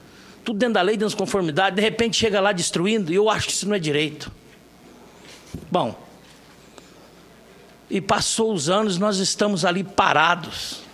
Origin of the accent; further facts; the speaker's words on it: Minas Gerais, Brazil; eu falo do jeito do povo da Canastra, dali onde eu fui criado, naquela região.